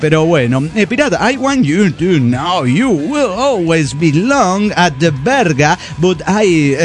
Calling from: Mexico City, Mexico; del Distrito Federal Mexicano.

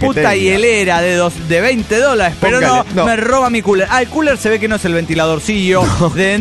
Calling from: Tijuana, Baja California, Mexico; de Tijuana, México.

